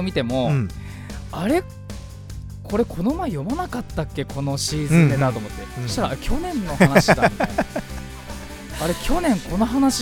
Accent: Fujisawa, Kanagawa, Japan; 藤沢出身の俳優タレントとして活動する私

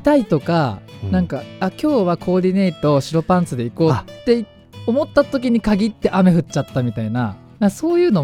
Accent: Fujisawa, Kanagawa, Japan; 藤沢出身の俳優タレントとして活動する

